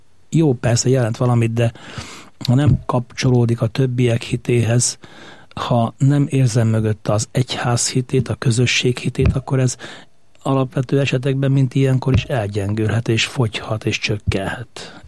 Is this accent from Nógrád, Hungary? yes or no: yes; Nógrád, Hungary; A Nógrád megyei Varsányban éltem a gyerekkoromat, Széchenytől 5 kilométerre egy kis település, 1800 lelkes falu. Hagyományos családban nőttünk fel az öcsémmel, tétszülők, nagyszülők, szülők, hívő emberek bennünket is így neveltek.